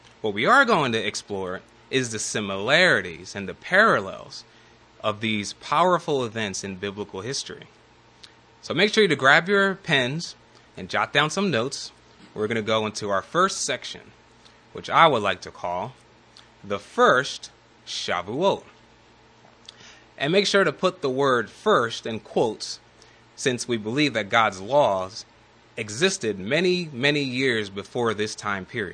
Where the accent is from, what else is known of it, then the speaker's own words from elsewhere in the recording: New Jersey, United States; Now, growing up in New Jersey, the most famous places to go for school trips were found in the closest major metropolitan area, Philadelphia.